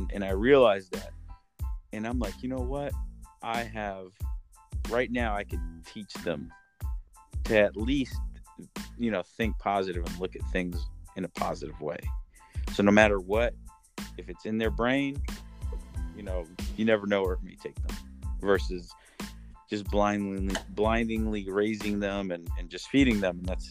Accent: Elizabeth, New Jersey, United States; I'm from Elizabeth, New Jersey. So, you know, it's a small town.

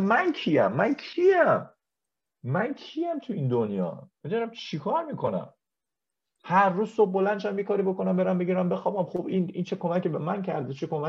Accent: Shiraz, Fars, Iran; born there; چرا من سال 1986 به دنیا آمدم؟ چرا؟ چرا من در شهر شیراز به دنیا آمدم؟

